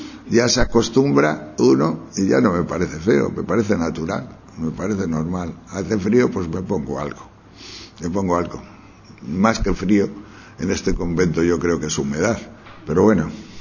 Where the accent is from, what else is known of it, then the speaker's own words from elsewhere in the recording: Tejerina, Castile and León, Spain; En mi pueblo, en Tejerina, que nieva metros, allí nadie pasa frío.